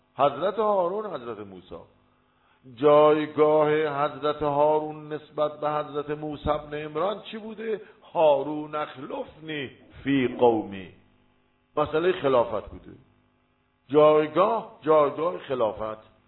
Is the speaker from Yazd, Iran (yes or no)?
yes; Yazd, Iran; ما اصالتا یزدیم،